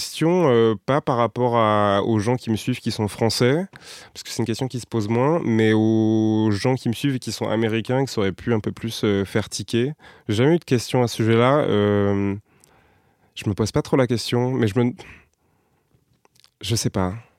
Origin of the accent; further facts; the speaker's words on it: Hauts-de-France, France; Alors, je suis ch'ti et béninois.